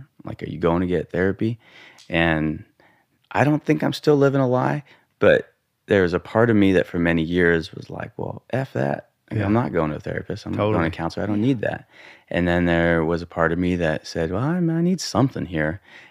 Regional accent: Montana, United States; so growing up in Montana, you know, boys' locker room, bringing the brown kid

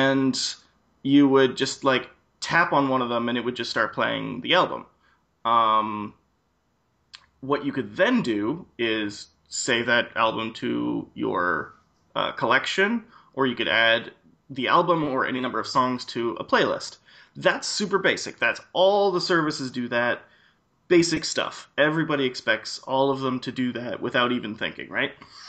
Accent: Alberta, Canada; I know I said that terribly wrong, but I'm from Alberta, so.

